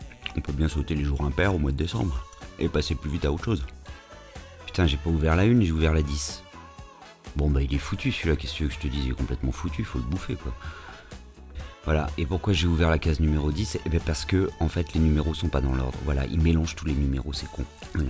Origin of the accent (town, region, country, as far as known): Paris, Île-de-France, France